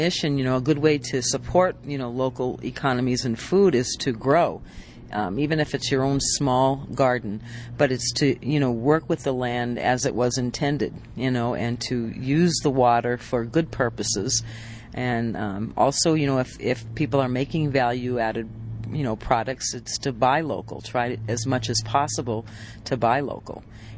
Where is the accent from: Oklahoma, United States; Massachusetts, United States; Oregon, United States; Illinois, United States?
Massachusetts, United States; Boston; now in New Mexico, United States; because I was born and raised in Boston, but I don't consider myself a Bostonian either.